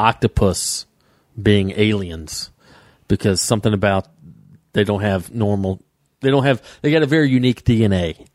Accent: Georgia, United States; Lake Lanier from my home state of Georgia.

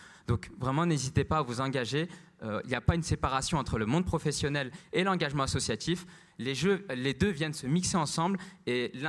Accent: Aubervilliers, Île-de-France, France; moi j'ai grandi à Aubervilliers, c'est une banlieue parisienne.

